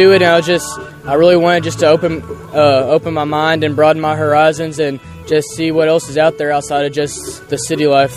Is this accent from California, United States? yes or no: no; Louisville, Kentucky, United States; I come from Louisville, so we don't really have a ton of farms right around us